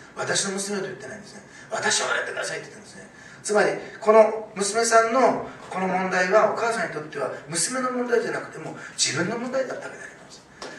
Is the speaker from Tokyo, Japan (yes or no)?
no; Osaka, Japan; born there; 私は大阪生まれで知らなかったんです